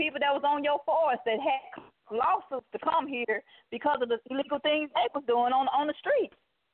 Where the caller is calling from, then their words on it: Dallas, Texas, United States; I'm calling from Dallas.